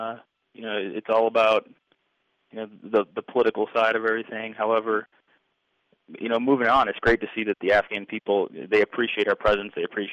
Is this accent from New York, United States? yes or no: yes; Randolph, New York, United States; I grew up in a small town south of Buffalo, New York. It's Randolph, New York. It's one of those small little villages that if you drove past it, you'd just see a small sign, one gas station, no stoplights.